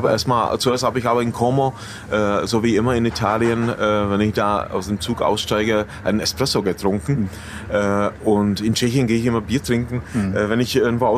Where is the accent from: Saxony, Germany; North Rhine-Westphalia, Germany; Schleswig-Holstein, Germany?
Saxony, Germany; in Sachsen, wo ich schon vor der Wende viel unterwegs war, ich bin ja in der Nähe aufgewachsen